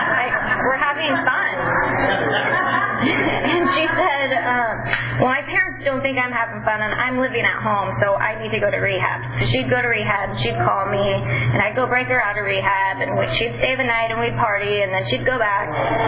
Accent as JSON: {"language": "English", "town": "Visalia", "region": "California", "country": "United States", "tie": "born or raised there", "said": "it was my ticket out of Visalia, because I grew up here in Visalia."}